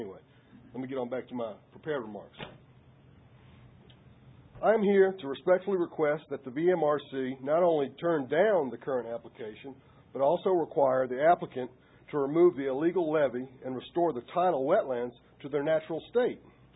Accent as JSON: {"language": "English", "region": "Virginia", "country": "United States", "said": "I'm from Hanover County, Virginia."}